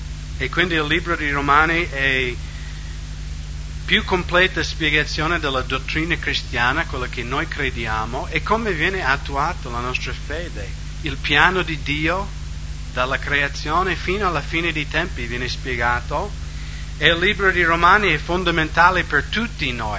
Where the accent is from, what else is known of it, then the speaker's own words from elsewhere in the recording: United States; Italian is a second language; non io che sono americano